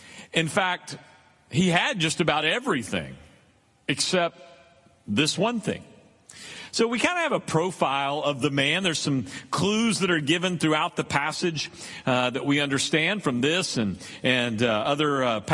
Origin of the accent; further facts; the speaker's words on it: Texas, United States; as Texans, we grew up on Whataburger and the phrase, "Remember the Alamo."